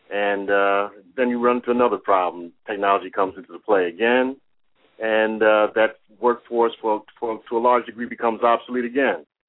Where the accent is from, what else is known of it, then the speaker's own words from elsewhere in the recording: New York City, New York, United States; I observed this as a youth growing up in New York City